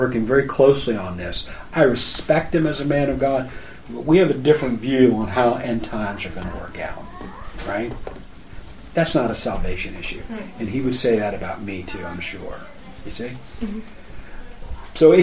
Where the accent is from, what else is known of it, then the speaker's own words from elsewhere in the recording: Virginia, United States; now in Mattawan, United States; my wife and I moved to Mattawan, which is a little town just west of Kalamazoo, I'm from Virginia, right?